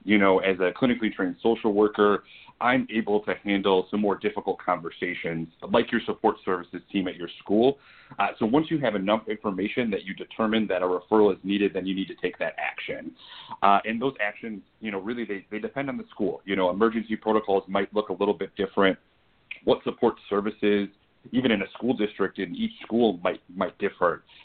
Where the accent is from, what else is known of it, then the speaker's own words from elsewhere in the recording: Wisconsin, United States; Not anymore. Born and raised in Wisconsin, and I do find my way back there at least once a year.